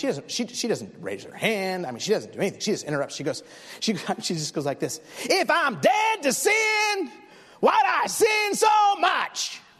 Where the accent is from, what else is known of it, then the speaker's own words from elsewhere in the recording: Twin Falls, Idaho, United States; I grew up in Twin Falls, Idaho. We had a Volkswagen Bug. We'd drive to Boise, Idaho.